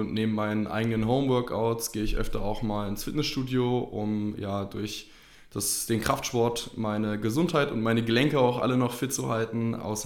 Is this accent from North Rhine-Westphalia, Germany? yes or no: no; Berlin, Germany; Ich komme also eigentlich gebürtig aus Berlin, lebe da auch oder habe da viele Jahre gelebt und dann in Potsdam nebenbei studiert